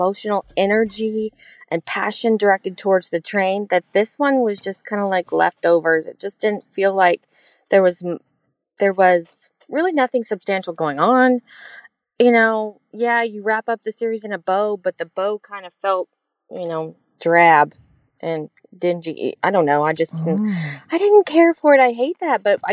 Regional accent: Fort Worth, Texas, United States; So, yep, I'm from Texas, North Texas, Fort Worth, Texas.

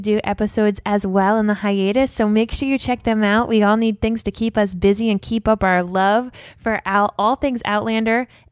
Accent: Rhode Island, United States; accent: Rhode Island; I still have a pretty bad accent, but I had a thick Rhode Island accent. And Rhode Island accents are like a mashup between Boston and New York.

